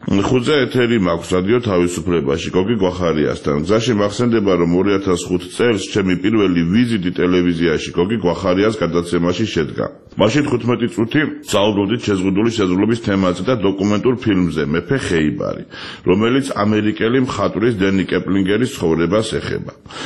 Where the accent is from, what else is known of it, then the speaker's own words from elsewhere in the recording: Tbilisi, Georgia; მაინც ვურთ თბილისზე ვსაუბრობთ. მე ძალიან მიყვარს ჩემი ქალაქი, დედამიწაზე ყველაზე ძვირფასი ადგილია. ჩემი ბავშვობის უბნები სოლოლაკი და ვერა განსაკუთრებით მიყვარს